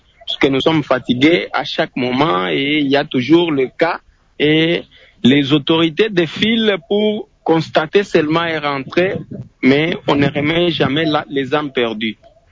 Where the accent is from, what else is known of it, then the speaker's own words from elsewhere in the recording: Kazaza, DR Congo; Moi, je suis un natif de Kazaza, plus proche de lac Opemba, là où il y a toujours ce phénomène.